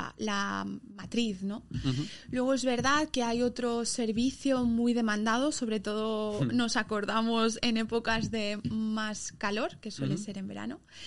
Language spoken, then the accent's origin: Spanish; Madrid, Community of Madrid, Spain; moved away; yo tengo que decir que soy de Madrid, llevo ya aquí más de media vida